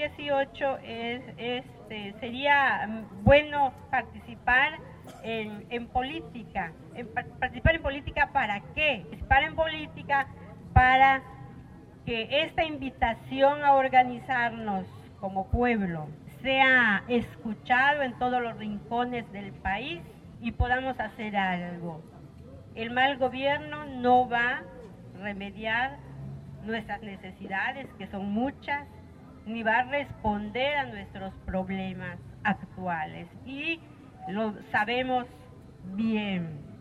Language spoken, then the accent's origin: Spanish; Tzitbalché, Campeche, Mexico; siendo de este pueblo de Tzitbalché, orgullosamente originarios mayas, me da mucho gusto hablarle a mi pueblo